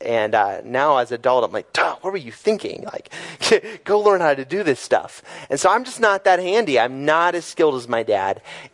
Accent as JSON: {"language": "English", "country": "United States", "said": "At least for me as an American man, that is a really hard thing to think about."}